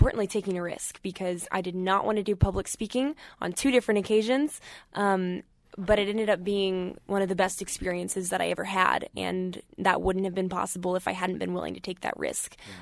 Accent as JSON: {"language": "English", "town": "Stillwater", "region": "Oklahoma", "country": "United States", "said": "I am from Stillwater."}